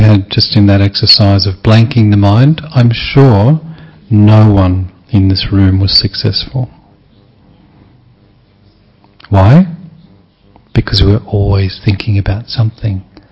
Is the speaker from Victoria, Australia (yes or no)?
yes; Melbourne, Victoria, Australia; from Australia, Melbourne.